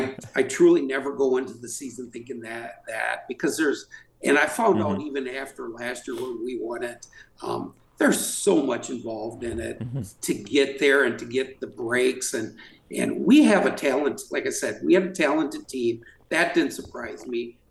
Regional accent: Waterloo, Wisconsin, United States; I'm originally from Waterloo.

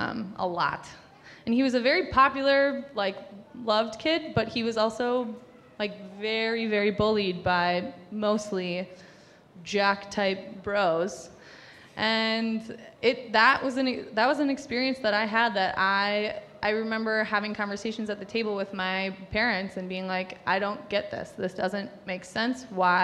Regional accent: Green Bay, Wisconsin, United States; I grew up in Green Bay, Wisconsin. I grew up in a very privileged life.

